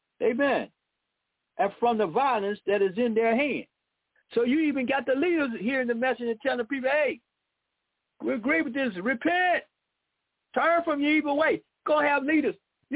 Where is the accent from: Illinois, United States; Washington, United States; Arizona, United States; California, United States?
Illinois, United States; Chicago; born there; Some of y'all know this because I was born in Chicago, and all the teams I like, whatever sports it is, going to be Chicago.